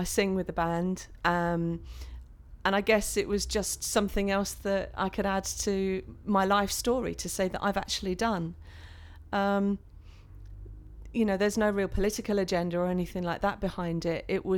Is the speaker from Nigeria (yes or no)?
no; Abbey Wood, London, United Kingdom; I'm 39 years old and I'm from Abbeywood in South East London.